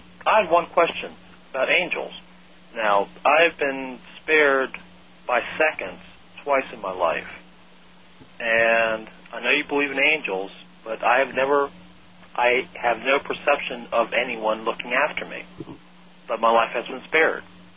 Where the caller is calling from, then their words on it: Hinesville, Maryland, United States; I'm calling from Hinesville, Maryland.